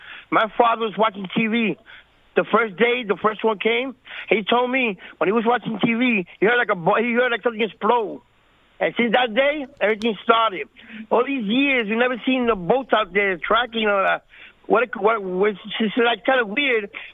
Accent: Guanica, Puerto Rico; now in New York, United States; Yeah. I'm from that town, from Guanica. I'm from Guanica. My family for more than 50 years from Guanica.

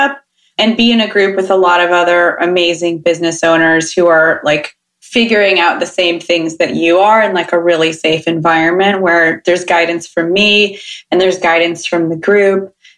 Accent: Sacramento, California, United States; oh no, I'm from Sacramento.

